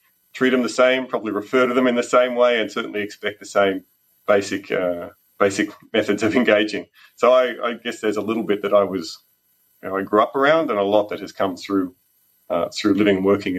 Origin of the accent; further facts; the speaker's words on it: Australia; I come from Australia. Australia is a very large country, far from a lot of places.